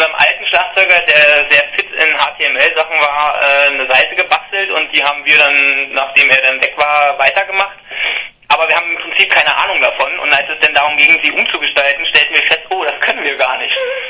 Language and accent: German; Berlin, Germany; Wir sind aus Berlin, ganz genau.